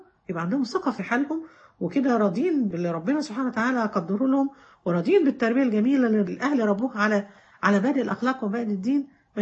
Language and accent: Arabic; Egypt; بس احنا عندنا في مصر بقى يا بليد يا فاشل يا خايب